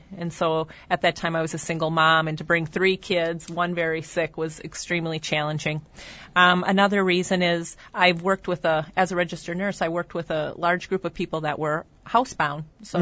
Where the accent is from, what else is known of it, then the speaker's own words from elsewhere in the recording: Appleton, Wisconsin, United States; born there; I was raised in the military, but I was born here in Appleton.